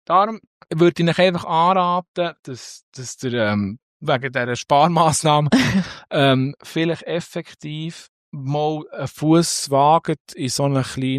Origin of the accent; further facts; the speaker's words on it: Switzerland; als Schweizer